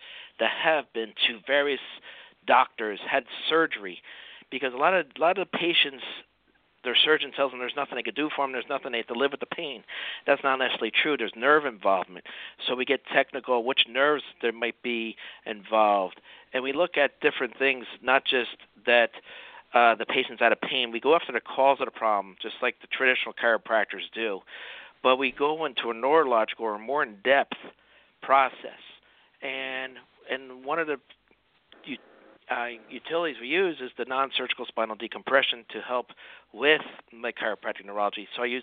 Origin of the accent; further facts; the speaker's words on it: Phillipsburg, New Jersey, United States; I was originally from Phillipsburg, New Jersey, which is right across the river from Easton, Pennsylvania.